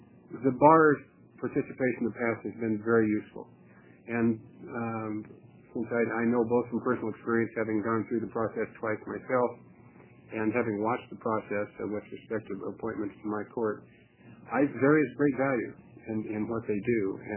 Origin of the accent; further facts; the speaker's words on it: Milton-Freewater, Oregon, United States; and I'm from Milton Freewater. Just to clarify how far off I'm coming from.